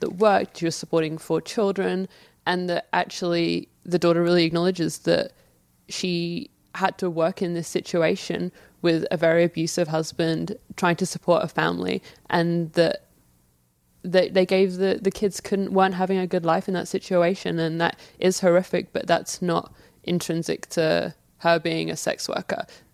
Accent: London, United Kingdom; now in Melbourne, Australia; I'm from London.

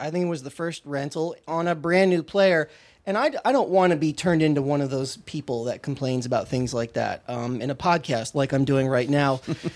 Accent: Pomona, California, United States; So I'm from inland. I'm from Pomona. Claremont's a couple more exits down the freeway.

